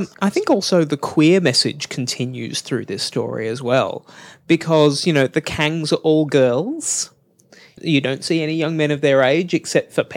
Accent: Campbelltown, New South Wales, Australia; I grew up in Campbelltown, which has a lot of public housing, social housing.

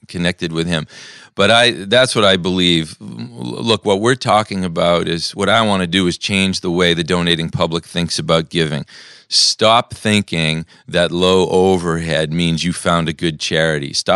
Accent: Massachusetts, United States; You know, you told me you're from Massachusetts. I'm from Massachusetts.

